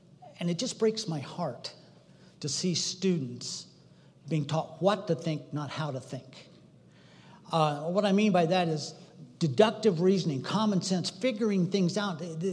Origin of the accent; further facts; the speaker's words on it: United States; born there; See, I thought because I was born in America, I had to go to church